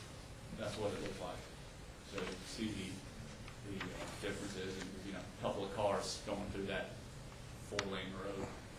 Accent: Long Island, New York, United States; I must say that as a kid growing up in Long Island, New York, I could walk to school, the grocery store, and the park within 10 minutes or so.

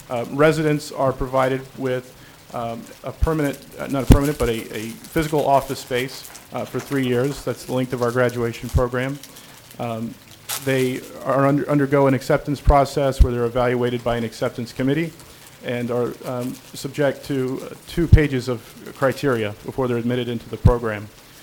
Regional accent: Virginia, United States; also born or lived in Illinois; now in Ocala, United States; I come from Virginia. I worked there for a while in business incubation. Was at a manufacturing incubator in Illinois for a few years, and came here to Ocala last year

